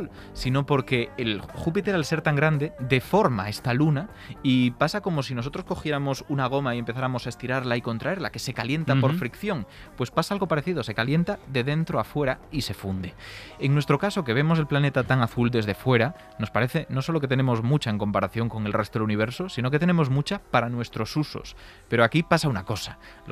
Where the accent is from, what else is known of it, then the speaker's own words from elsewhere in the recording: Galicia, Spain; Soy gallego